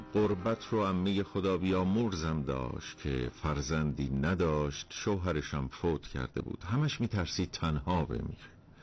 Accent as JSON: {"language": "Persian", "town": "Bojnurd", "region": "North Khorasan", "country": "Iran", "lives_now": "Qaem Shahr, Iran", "said": "من بچه بجنوردم ولی غریبم، به خاطر مشکلات زندگی و کارگری در قائم شهر ساکن هستم."}